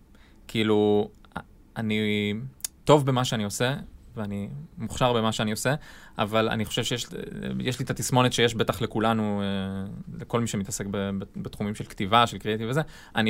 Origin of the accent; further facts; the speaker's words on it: Arad, Southern District, Israel; moved away as an adult; now in Tel Aviv, Israel; אבל בגדול אני גדלתי בערד, ואחרי הצבא אני עברתי לתל אביב, בלי שום ידע בתחום הזה